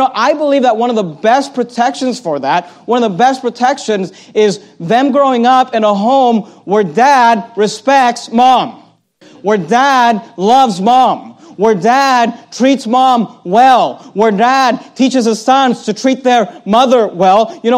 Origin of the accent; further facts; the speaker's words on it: Hayward, California, United States; when I was growing up, we were pretty poor. We grew up in Hayward, California, and we lived in just a little, for many years